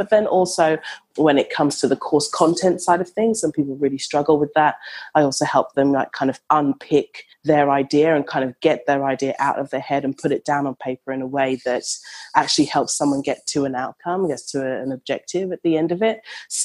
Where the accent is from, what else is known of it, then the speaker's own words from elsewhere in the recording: London, United Kingdom; now in Australia; So I am from London, but I live in Australia.